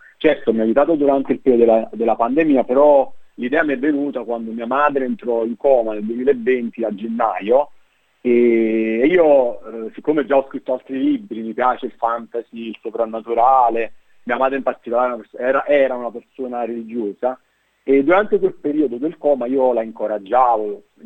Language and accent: Italian; Naples, Campania, Italy; quindi noi da Napoli, io sono di Napoli, venimmo io, mio padre, mia madre e mio fratello maggiore a trovarlo.